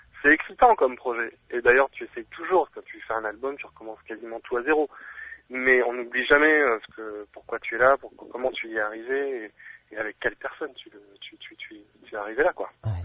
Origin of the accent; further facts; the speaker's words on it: Amiens, Hauts-de-France, France; moi, j'ai grandi à Amiens. Donc, plus dans la grisaille que dans le soleil à gogo, tu vois.